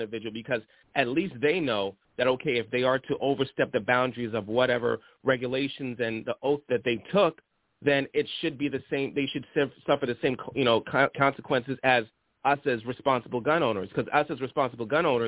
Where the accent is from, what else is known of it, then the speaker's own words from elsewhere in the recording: Brooklyn, New York, United States; also born or lived in Canada; You know, we grew up together in Brooklyn, and you know, I'm from Canada also.